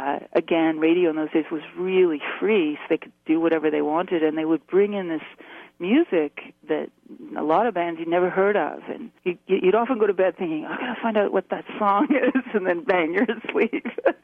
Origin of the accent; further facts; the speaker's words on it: Canada; being Canadian, if you listen to our music